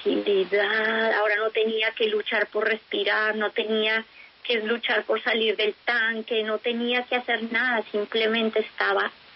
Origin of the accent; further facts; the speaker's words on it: Bogotá, Colombia; born there; Yo nací en Bogotá, nunca había tenido mi cabeza bajo el agua.